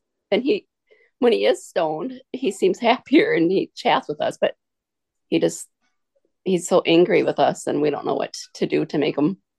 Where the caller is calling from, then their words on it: Minnesota, United States; I'm from Minnesota.